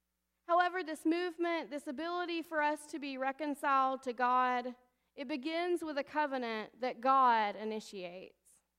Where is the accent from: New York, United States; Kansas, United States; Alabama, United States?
Alabama, United States; most people who don't know me prior to St. Paul's would assume that because I'm from Alabama, where double names are a thing, that this has just been my whole life.